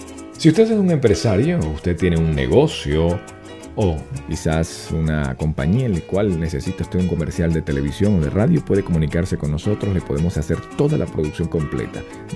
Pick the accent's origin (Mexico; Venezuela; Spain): Venezuela; also born or lived in California; now in Miami, United States; Soy venezolano, radicado en Miami, vengo de California por mucho tiempo, casi 16, 17 años en California.